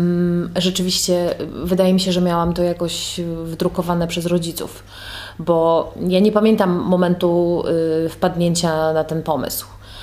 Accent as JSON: {"language": "Polish", "town": "Łódź", "region": "Łódź Voivodeship", "country": "Poland", "lives_now": "Olsztyn, Poland"}